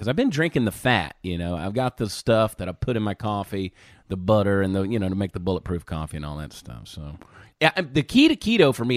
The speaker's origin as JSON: {"language": "English", "region": "the South", "country": "United States", "tie": "born or raised there", "said": "Because, see, I grew up in the South where they have Crystals, and I love Crystals."}